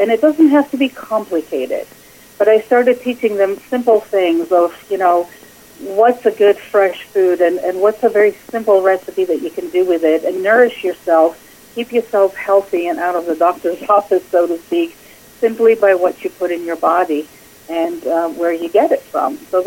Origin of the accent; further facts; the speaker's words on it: Greece; Well, I was born and raised in Greece, and everything we pretty much ever ate was from scratch, and everything that was available with the season.